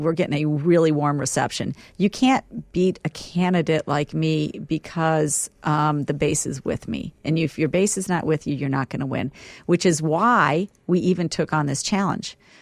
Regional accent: Vermillion, South Dakota, United States; her parents still live in Vermilion, South Dakota, and attend at least the same church that I got confirmed in, married in, and First Communion.

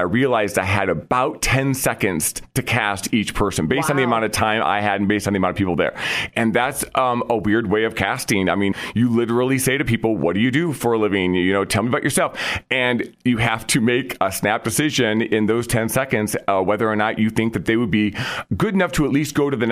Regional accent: Vermillion, South Dakota, United States; moved away as an adult; also born or lived in New York City; I grew up in Vermilion, South Dakota, and then I went to SDSU for college, where I studied music performance.

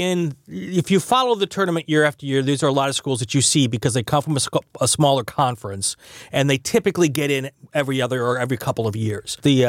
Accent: Wisconsin, United States; I have picked my home state of Wisconsin to win it all

